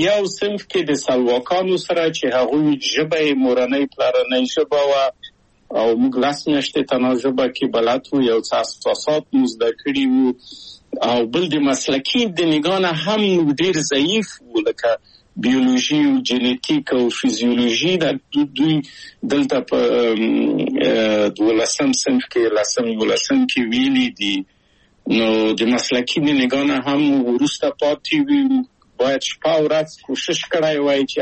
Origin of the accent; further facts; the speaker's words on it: Kabul, Afghanistan; moved away as an adult; now in Czechoslovakia; او زه له کابل په یو دولتي بورس چکسلواکیا ته راغلم.